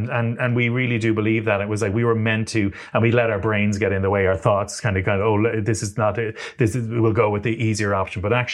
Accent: Ireland; We came from Catholic Ireland as well.

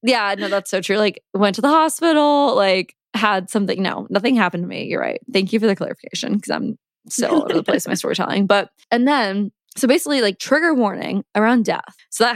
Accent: Midwest, United States; growing up in the Midwest and going to a Catholic school

